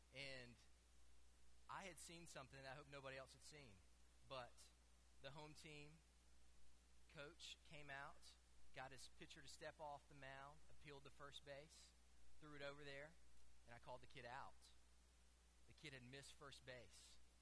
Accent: Sylacauga, Alabama, United States; I grew up in Sylacauga, Alabama. Many of you have probably driven right through Sylacauga on your way to Birmingham many times, going on Highway 280.

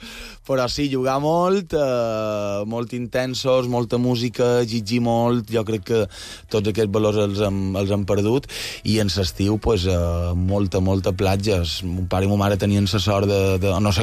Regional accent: Palma, Balearic Islands, Spain; jo som de Santa Catalina, som catalinero

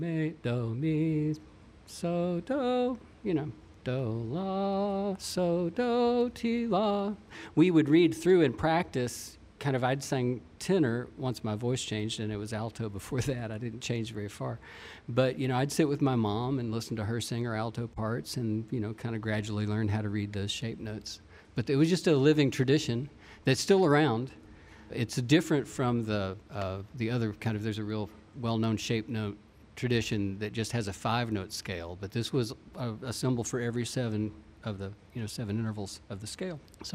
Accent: Kentucky, United States; the a cappella thing is growing up in Eastern Kentucky, going to small churches.

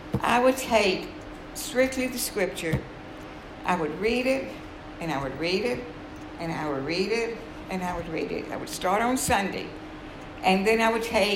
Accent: Atlanta, Georgia, United States; my husband and I both were born and raised in Atlanta, Georgia, back in the good times.

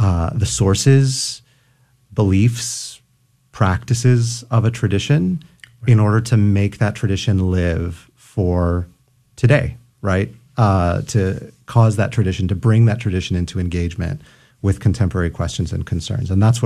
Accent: San Antonio, Texas, United States; I'm born and raised in San Antonio, Mexican-American Catholic, right? I'm part of the life of the church in San Antonio.

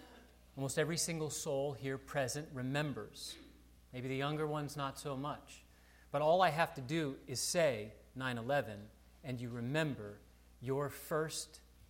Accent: United States; I'm an American, right? In the United States of America, we hadn't seen anything before 9/11 of it entering our nation, correct?

